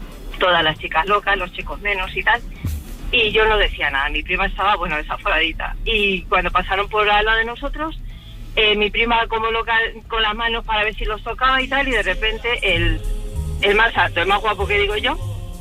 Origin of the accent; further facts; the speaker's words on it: Region of Murcia, Spain; yo teniendo 14, 15 años, nosotros somos de Murcia, ¿no?